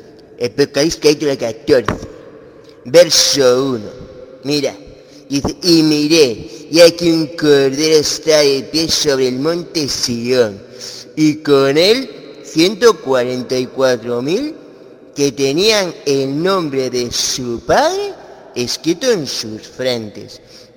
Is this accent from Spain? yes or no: yes; Vigo, Galicia, Spain; de aquí de Vigo